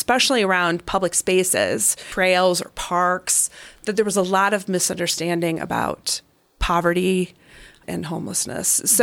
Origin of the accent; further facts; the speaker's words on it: Colorado Springs, Colorado, United States; I grew up in Colorado Springs. My mother, I had a single mother, very, very low income. We grew up in Southeast Colorado Springs.